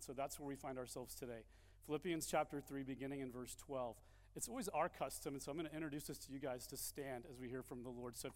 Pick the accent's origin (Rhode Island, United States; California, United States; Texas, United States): Texas, United States; Georgetown; now in San Antonio, United States; I come from Georgetown, Texas, where I spent the last 15 years or so church planting. And about a year ago, we moved to San Antonio.